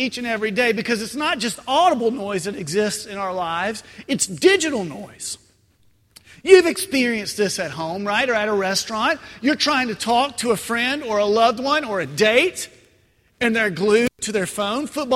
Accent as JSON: {"language": "English", "town": "Nashville", "region": "Tennessee", "country": "United States", "tie": "born or raised there", "said": "I grew up in Nashville, Tennessee, and if you know anything about Nashville, you know Nashville is completely full of music."}